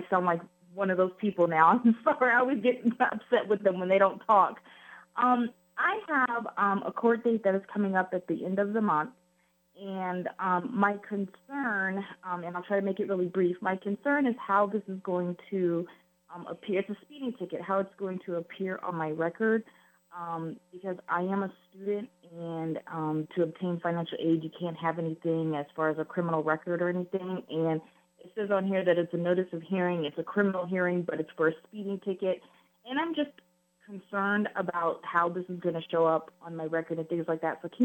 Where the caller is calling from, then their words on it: New Hampshire, United States; I'm calling from New Hampshire.